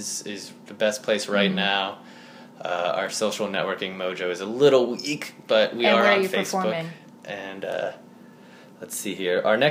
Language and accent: English; Florida, United States; growing up in Florida, I love the ocean.